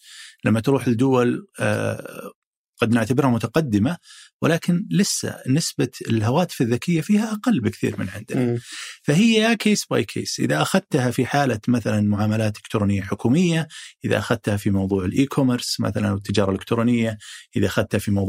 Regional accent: Saudi Arabia; دخول الانترنت في العالم بعدين عندنا في السعودية

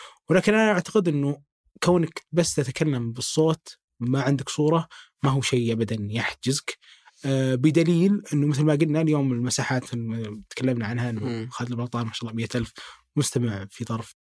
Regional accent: Saudi Arabia; وأنا يضيق صدري صراحة لما أشوف هذا الجانب الكبير في كرة القدم عندنا في السعودية

